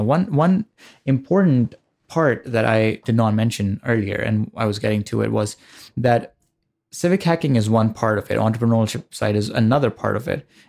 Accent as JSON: {"language": "English", "country": "Pakistan", "moved": "yes", "lives_now": "United States", "said": "I came from Pakistan here, America, in 2011, December 2011. So I started school in 2012 at University of North Dakota."}